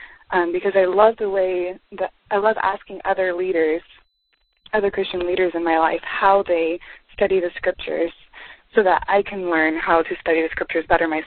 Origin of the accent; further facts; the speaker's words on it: Los Angeles, California, United States; I'm from Los Angeles.